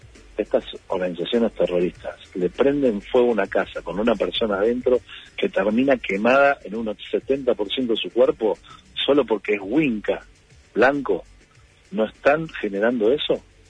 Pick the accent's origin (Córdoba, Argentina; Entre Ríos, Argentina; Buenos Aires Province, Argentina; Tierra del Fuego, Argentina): Buenos Aires Province, Argentina; Avellaneda; soy de Avellaneda